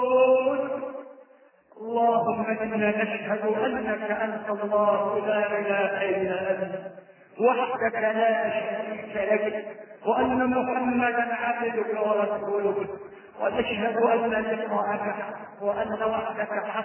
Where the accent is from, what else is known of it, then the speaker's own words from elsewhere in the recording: Egypt; اللهم احفظ بلدنا مصر والعراق